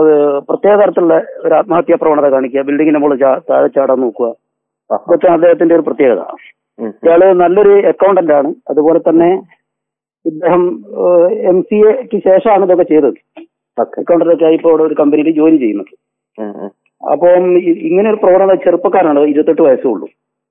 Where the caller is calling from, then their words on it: Abu Dhabi, United Arab Emirates; ഞാനിപ്പോ അബുദാബിന്ന്.